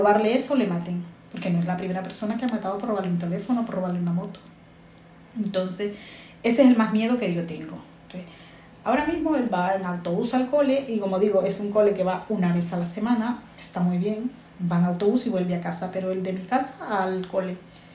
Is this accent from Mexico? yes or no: no; Honduras; now in Spain; yo vengo de Honduras a España.